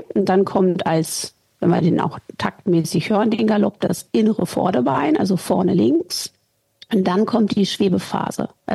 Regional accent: Northern Germany, Germany; now in Bergisches Land, Germany; Ich komme aus Deutschland, ursprünglich aus Norddeutschland. Mittlerweile wohne ich seit über 15 Jahren in der Nähe von Köln im schönen Bergischen Land.

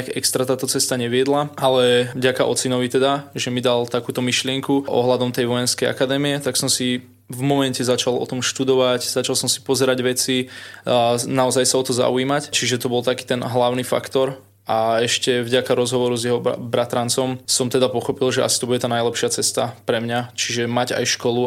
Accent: Prievidza, Trenčín Region, Slovakia; Pochádzam z Prievidze

